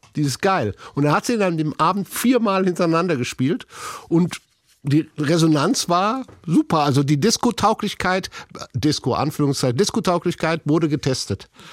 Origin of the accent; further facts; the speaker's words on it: Rhineland-Palatinate, Germany; ich komme ja aus dem Hunsrück und da waren wir im Hunsrück unterwegs